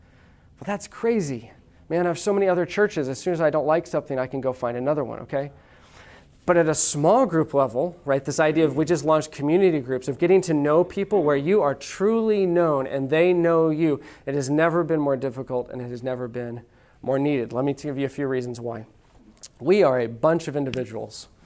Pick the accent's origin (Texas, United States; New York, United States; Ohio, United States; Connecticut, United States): Texas, United States; We need to start putting use guys in there, or y'all, because we're from Texas, okay?